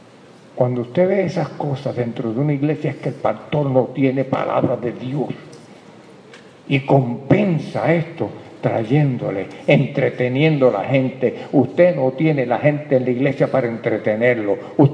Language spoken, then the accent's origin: Spanish; Caguas, Puerto Rico; yo he oído un testimonio en mi país, ¿verdad? Yo vengo de la capital del mundo, de Caguas